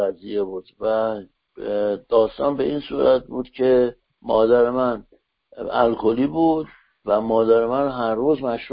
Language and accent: Persian; Santa Barbara, California, United States; مادرم معلم بود، پدرم دکتر بود و توی شهر سانتا باربارا بزرگ شدم. لازم به تذکری که سانتا باربارا یکی از شهرهای بسیار زیبای جنوب کالیفرنیا است